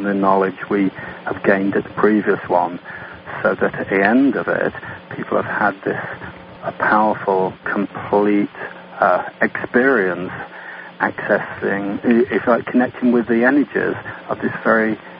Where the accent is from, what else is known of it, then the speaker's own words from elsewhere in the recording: England, United Kingdom; now in United States; primarily because my wife, Cameron, is American and has family here, and I'm English and have family there, so we split our time.